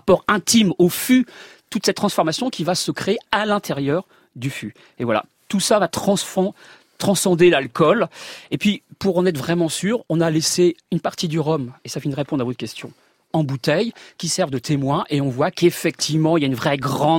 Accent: Normandy, France; comme je suis normand

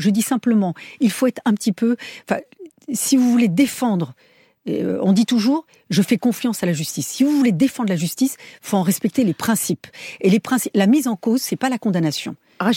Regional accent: France; Je suis française

